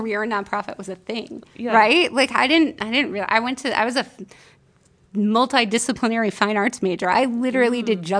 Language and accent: English; Bradford, Pennsylvania, United States; And we would go with him and deliver meals back in my hometown in Bradford, Pennsylvania. So it started when I was really young.